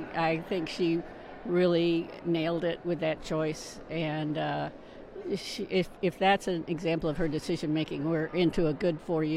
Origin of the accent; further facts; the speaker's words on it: Silverado, California, United States; I'm from Silverado, California.